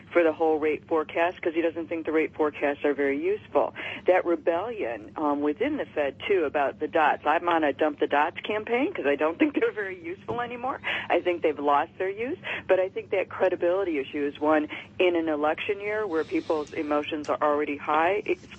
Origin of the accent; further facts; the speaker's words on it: Detroit, Michigan, United States; I'm from Detroit